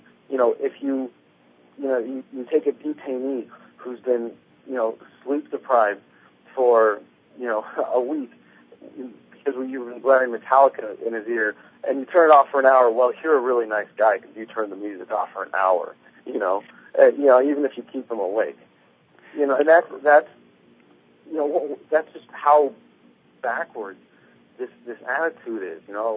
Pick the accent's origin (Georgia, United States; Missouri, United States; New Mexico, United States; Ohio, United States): New Mexico, United States; Santa Fe; I'm from Santa Fe myself, and every time I go back